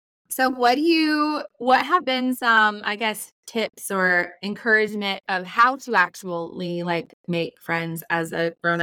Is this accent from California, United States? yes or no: yes; California, United States; now in Nashville, United States; I live outside of Nashville now, but I'm from California.